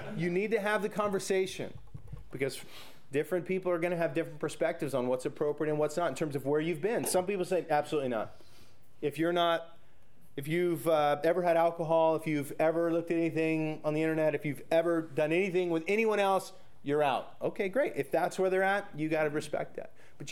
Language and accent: English; Clovis, California, United States; And we're walking at Clovis West High School because I'm showing her around. This is my hometown. This is where I went to school.